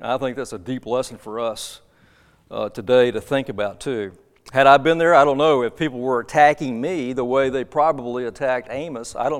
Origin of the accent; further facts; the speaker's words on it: Pensacola, Florida, United States; I grew up in Florida. I grew up in Pensacola, Florida. Beautiful beach.